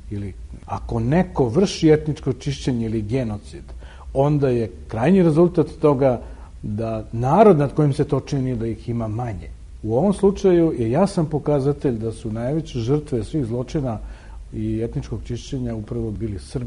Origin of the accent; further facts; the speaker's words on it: Prizren, Kosovo; Da u mom rodnom gradu Prizrenu ih je bilo više od 10.000